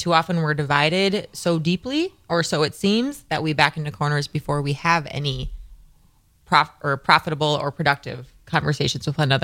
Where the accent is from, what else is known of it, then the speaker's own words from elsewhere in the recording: Slinger, Wisconsin, United States; now in Appleton, United States; I'm originally from Slinger, Wisconsin.